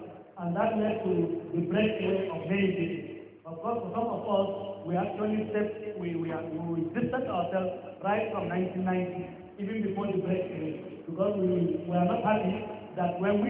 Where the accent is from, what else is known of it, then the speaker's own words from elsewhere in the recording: Zaria, Kaduna State, Nigeria; let me speak for Zaria, for example, since I'm from Zaria.